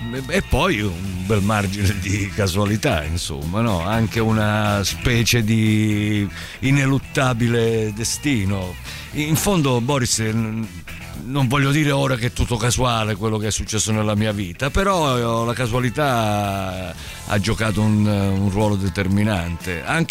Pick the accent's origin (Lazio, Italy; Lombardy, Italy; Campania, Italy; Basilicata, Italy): Basilicata, Italy; moved away as an adult; l'imprinting forte l'ho avuto in quei 18 anni che sono nato e cresciuto in Basilicata.